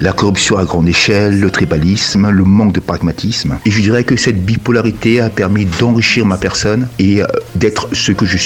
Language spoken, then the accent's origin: French; Abidjan, Côte d’Ivoire; moved away as an adult; now in France; Je suis né à Abidjan, je suis resté jusqu'à mes 27 ans avant de venir m'installer en France. Bien qu'ayant vécu toujours avec une double culture, ma part d'africanité a toujours été la plus forte.